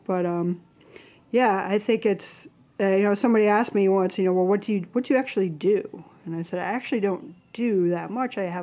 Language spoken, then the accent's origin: English; Midwest, United States; Well, I think part of that comes with being a Midwesterner.